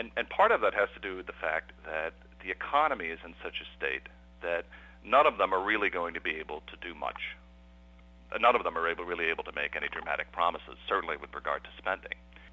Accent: United States; now in London, United Kingdom; I speak of we, even though I'm an American, but I'm living here in London at the moment.

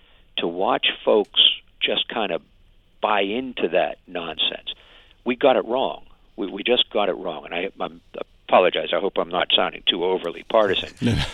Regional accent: Pennsylvania, United States; my responsibilities, as I saw them as an American, as a Pennsylvanian, and as a student of history, required that as well.

